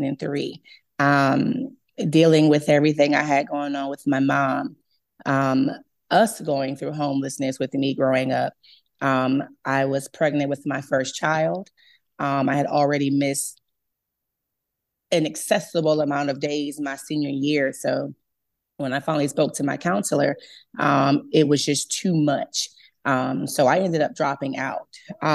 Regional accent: Augusta, Georgia, United States; also born or lived in North Charleston; I grew up in Augusta, Georgia slash North Charleston. So I like to jokingly call myself a salty peach.

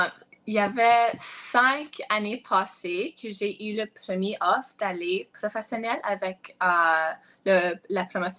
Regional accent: France; je suis française et qu'avec mon nom

